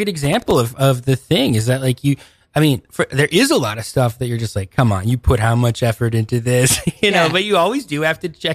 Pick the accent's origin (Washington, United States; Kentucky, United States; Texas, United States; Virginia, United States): Washington, United States; Seattle; I'm from Seattle originally. But I grew up on a sailboat.